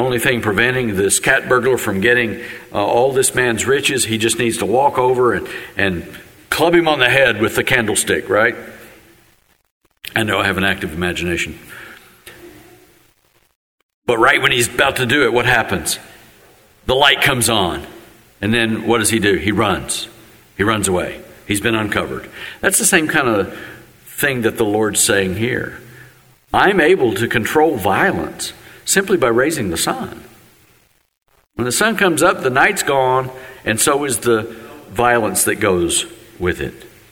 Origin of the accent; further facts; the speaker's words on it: West Virginia, United States; There are no more beautiful mountains than in the Mountain State, my home state of West Virginia.